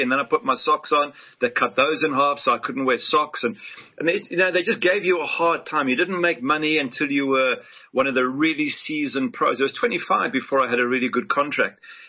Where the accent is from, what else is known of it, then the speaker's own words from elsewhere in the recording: South Africa; also born or lived in England; now in Florida, United States; Yeah, no, we came at about 6 years of age. So, I mean, I'm basically South African in the sense that I grew up there and I see myself as South African. But obviously I was entitled to play for England, you know, due to my birth.